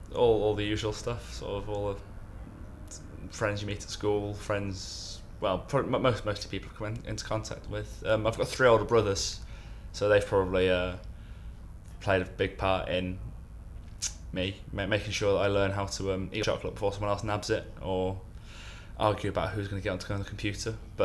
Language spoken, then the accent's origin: English; Nuneaton, West Midlands, United Kingdom; It's a town called Neneson near Birmingham. It's not the best place ever, but it's not terrible. I mean, it could have worse places to grow up in. It's leafy, suburby, bit naff